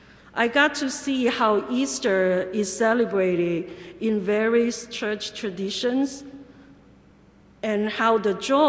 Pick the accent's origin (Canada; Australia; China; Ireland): China; moved away as an adult; now in United States; I remember my first Holy Week experiences when I first got to America. By the way, I came from China.